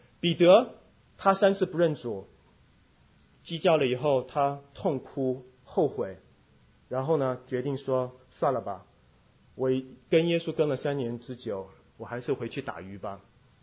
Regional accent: South Korea; Chinese is a second language; 我们来自不同地方，大陆、台湾、香港，还有我这个韩国。

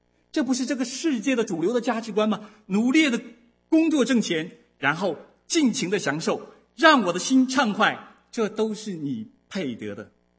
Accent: China; 作为我们中国人从大陆来的，你再清楚不过猫的好坏是怎样的。

